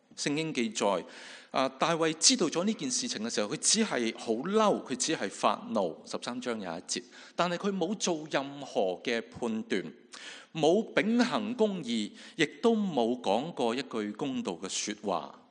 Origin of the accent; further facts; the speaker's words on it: China; 可能我们中国人所说的君子报仇，是不是十年未晚？